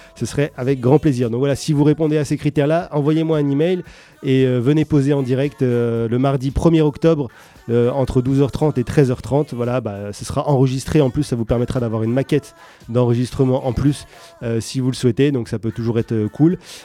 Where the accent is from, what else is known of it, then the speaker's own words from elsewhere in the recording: Lyon, Auvergne-Rhône-Alpes, France; Moi j'ai grandi à Lyon